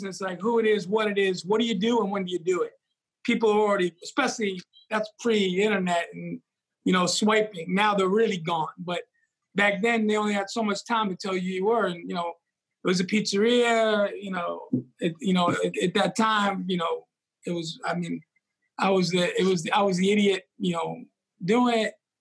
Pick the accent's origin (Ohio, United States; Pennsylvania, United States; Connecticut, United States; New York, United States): New York, United States; Bronx; I opened a lot of cans of tomatoes over my life and growing up in New York and, you know, in the Bronx where, you know, the deli shelves